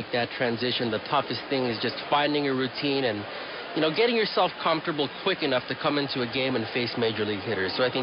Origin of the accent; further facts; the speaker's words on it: Oakland, California, United States; Oakland, California.